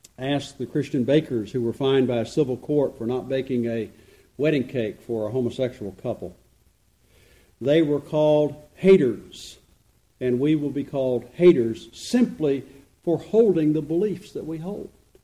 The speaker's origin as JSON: {"language": "English", "region": "Tennessee", "country": "United States", "said": "And I am from Tennessee, as you can probably tell."}